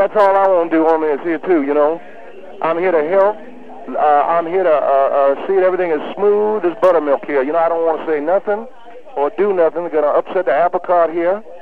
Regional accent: Louisiana, United States; now in West Virginia, United States; Although, yeah, I'm originally raised in Louisiana. I come up here, West Virginia.

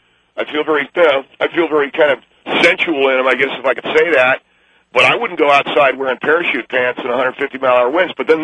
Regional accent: North Carolina, United States; I'm originally from that, I'm originally from North

